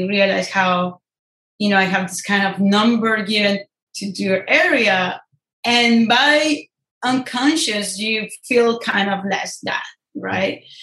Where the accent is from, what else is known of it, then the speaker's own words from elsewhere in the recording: Ibagué, Tolima, Colombia; English is a second language; I grew up in Colombia.